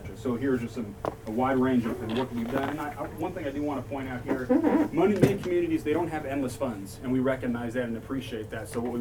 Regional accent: California, United States; I'm a native from Southern California

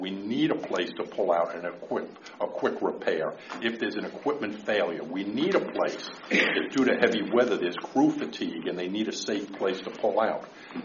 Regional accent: New Jersey, United States; I'm from New Jersey. Everybody can laugh now.

